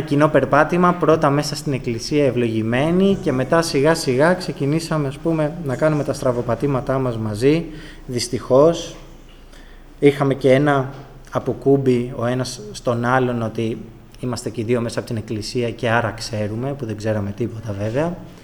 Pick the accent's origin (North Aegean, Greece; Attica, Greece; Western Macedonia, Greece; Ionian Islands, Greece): Ionian Islands, Greece; Corfu; είμαι από την Κέρκυρα, για όσους δεν με γνωρίζετε.